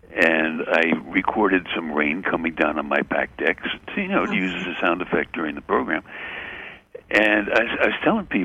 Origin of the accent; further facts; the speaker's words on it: Brooklyn, New York, United States; I grew up in Bay Ridge, Brooklyn